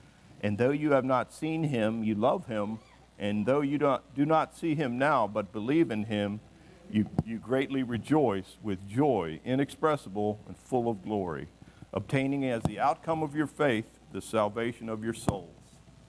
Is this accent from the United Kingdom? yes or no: no; Virginia, United States; I'm born and raised in Fairfax County. I'm from inside the Beltway.